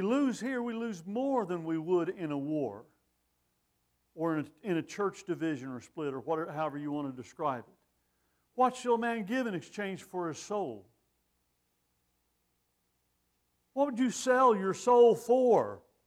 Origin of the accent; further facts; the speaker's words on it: Texas, United States; I love Texas, but I live in Arizona on purpose. I'm from Texas, by the way.